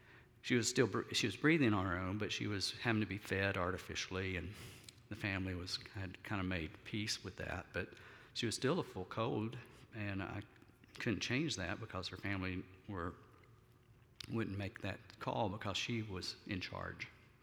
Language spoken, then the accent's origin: English; Georgia, United States; also born or lived in South Alabama; growing up in South Georgia and South Alabama, that was very common